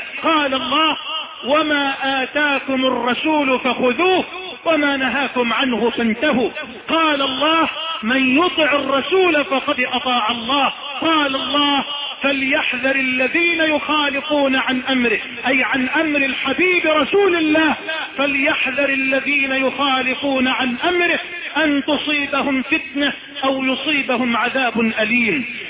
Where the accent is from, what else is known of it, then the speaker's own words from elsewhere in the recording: Egypt; بلدنا مصر